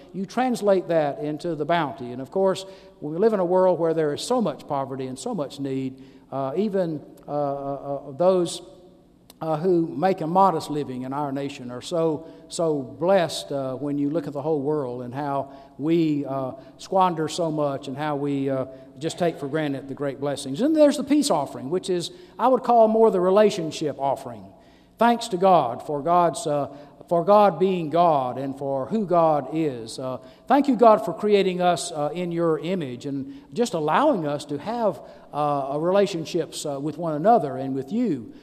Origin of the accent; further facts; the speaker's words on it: Alabama, United States; I remember growing up around Fort Rucker.